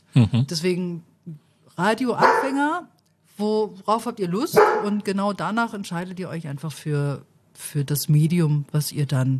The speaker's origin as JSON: {"language": "German", "region": "Bremen", "country": "Germany", "said": "ich komme aus Bremen"}